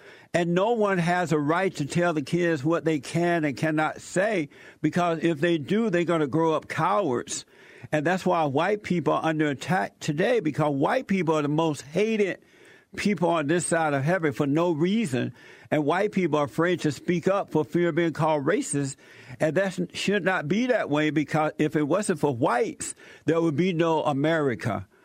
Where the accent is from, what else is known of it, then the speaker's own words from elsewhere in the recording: United States; And I will also tell them that I am an American.